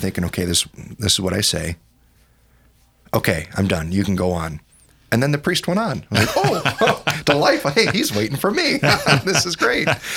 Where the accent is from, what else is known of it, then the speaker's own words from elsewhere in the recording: Rapid City, United States; So, so actually, I grew up in Rapid City. My folks were in the military.